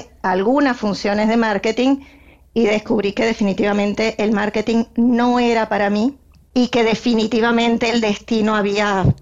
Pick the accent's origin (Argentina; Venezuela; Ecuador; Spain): Venezuela; Yo soy originalmente de Venezuela.